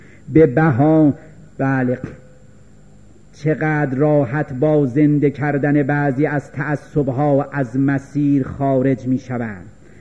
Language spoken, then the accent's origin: Persian; Iran; ایرانیت که چیز بدی نیست، منم ایرانیم